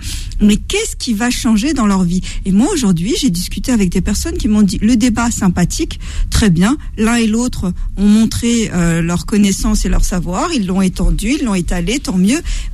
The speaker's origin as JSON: {"language": "French", "country": "France", "said": "On est français et fier."}